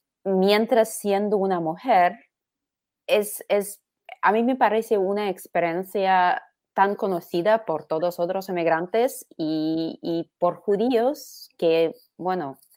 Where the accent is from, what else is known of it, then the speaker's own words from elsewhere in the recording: Moscow, Russia; Spanish is a second language; para mí, crecer judía en Unión Soviética, claro que no hablo por todos los judíos. Yo crecí en Moscú, yo crecí en una familia de ingenieros